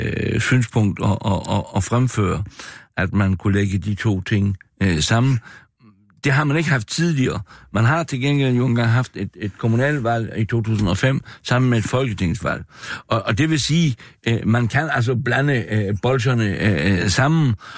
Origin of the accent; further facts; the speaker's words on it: Region of Southern Denmark, Denmark; og jeg kommer jo fra Jylland, endda fra Sønderjylland, fra området, hvor man jo nu bygger vildsvinehegn.